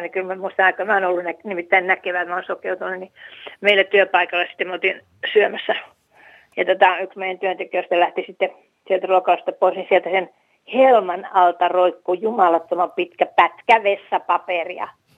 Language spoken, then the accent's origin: Finnish; South Savo, Finland; kun mä oon Etelä-Savosta, niin kuin Mikkeli onkin Etelä-Savo.